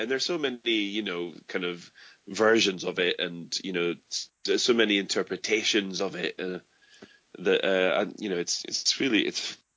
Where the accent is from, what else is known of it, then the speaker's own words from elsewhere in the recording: Scotland, United Kingdom; because I'm from Scotland, and I have a lot of ancestors from Cornwall.